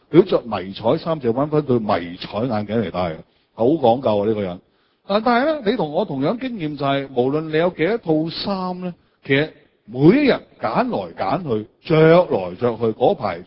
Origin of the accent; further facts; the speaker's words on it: Guangdong, China; 你要明白，我哋肯定覺得我哋廣東人有個態度咩？